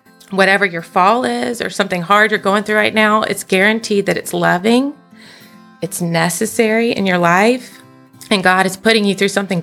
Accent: Memphis, Tennessee, United States; So I was born and raised in Memphis. I was in a household of three girls.

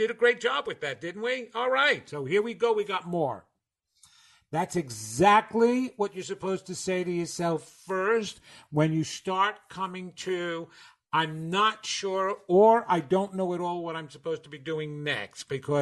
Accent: New York, United States; accent: New York; listen to me, my New York accent just came in.

